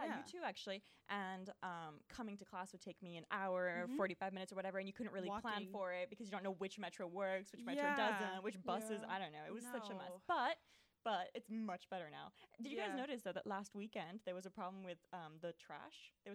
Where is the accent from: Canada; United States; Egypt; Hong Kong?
Hong Kong; like growing up in Hong Kong, everybody went abroad.